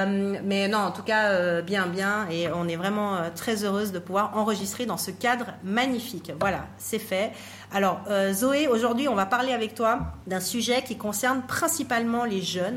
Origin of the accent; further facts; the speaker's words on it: Switzerland; Je viens de Suisse, donc quand même, le niveau est assez élevé.